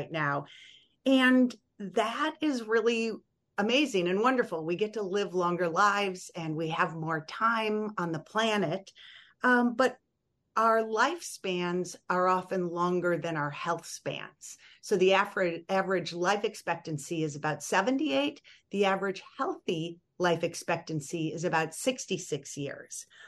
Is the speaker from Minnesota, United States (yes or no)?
yes; Minnesota, United States; Yeah, I grew up in Minnesota, but we had a cabin in northern Wisconsin